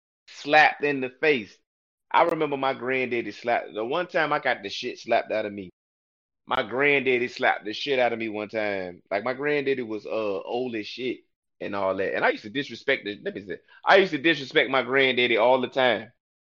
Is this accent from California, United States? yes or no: no; Newport News, Virginia, United States; I'm from Newport News. I say this shit every fucking episode. Allen Iverson was ours.